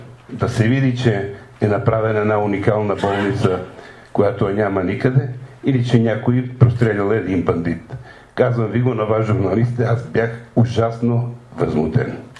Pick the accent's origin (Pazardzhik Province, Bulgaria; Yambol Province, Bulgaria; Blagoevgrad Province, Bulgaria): Pazardzhik Province, Bulgaria; Panagyurishte; Аз съм от Панагюрище и искам да кажа няколко неща.